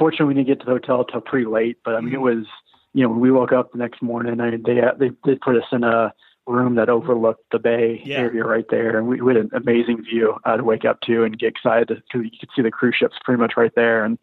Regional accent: Texas, United States; I'm originally from Texas and, you know, no barbecue pretty well.

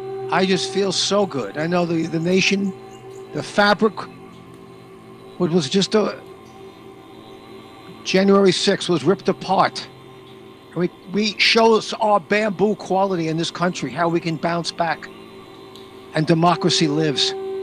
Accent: Queens, New York, United States; And I remember when I was a young briquette growing up in Queens

